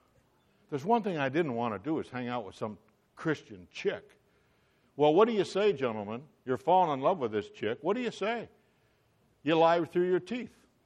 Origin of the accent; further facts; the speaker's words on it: Buffalo, New York, United States; I grew up in Buffalo.